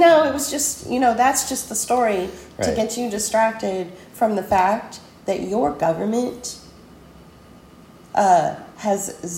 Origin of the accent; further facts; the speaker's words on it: California, United States; And we don't know anybody because we're from California.